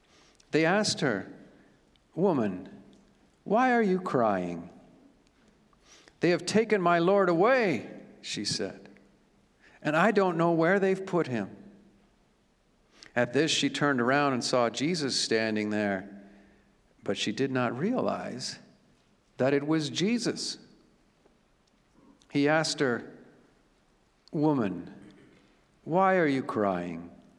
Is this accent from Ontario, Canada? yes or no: yes; Toronto, Ontario, Canada; now in Kitchener, Canada; I grew up in Toronto, Willowdale Christian Reformed Church and Willowdale Christian School, just off Yonge Street.